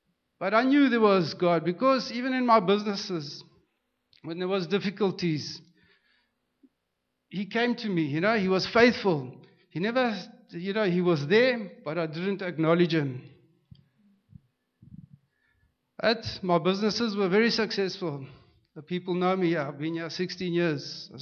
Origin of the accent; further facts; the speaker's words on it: Zimbabwe; now in Johannesburg, South Africa; as I progressed, I moved from Zimbabwe and I landed up in Johannesburg.